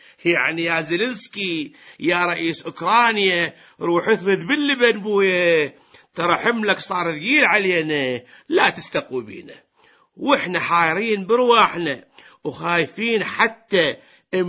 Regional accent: Iraq; انت عراقيين وإحنا عراقيين،

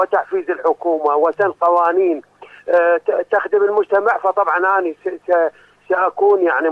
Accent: Iraq; يعني أنا كمواطن عراقي أستطيع أن أتحفز إلى انتخابات أخرى

